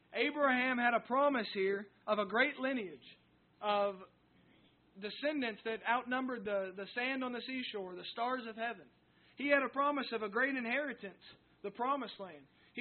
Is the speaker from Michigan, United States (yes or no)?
no; Alabama, United States; Now, we're out from Alabama, so I see both and I think two.